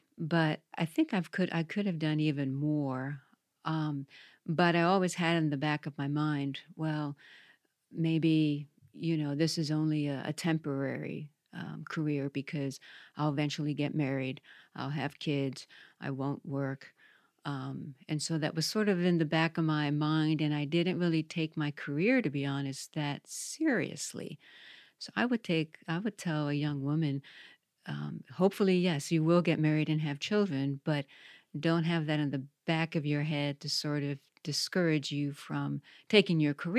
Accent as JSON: {"language": "English", "region": "New York", "country": "United States", "tie": "born or raised there", "said": "that was a real strength for me, was my church growing up in New York."}